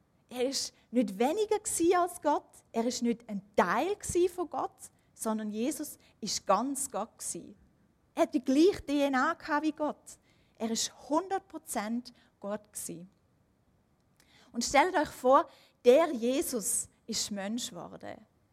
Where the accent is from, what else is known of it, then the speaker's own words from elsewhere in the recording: Germany; now in Switzerland; Ich bin ja Deutsche und ich habe einen deutschen Pass, ich habe eine deutsche Idee. Und vor 2 Wochen habe ich meinen Antrag auf Einbürgerung eingereicht, hier in der Schweiz.